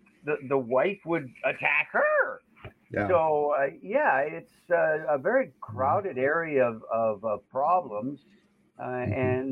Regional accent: Billings, Montana, United States; I grew up in Billings, and up until I was 10, which was when my father left.

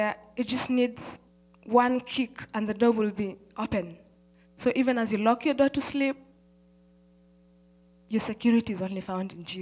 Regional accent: Nairobi, Kenya; born there; I was born in Mathare slums, Nairobi, Kenya, Africa.

